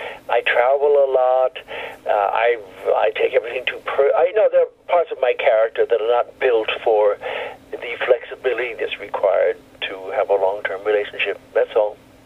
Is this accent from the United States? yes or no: yes; New York, United States; I'm a New Yorker. I'm Jewish.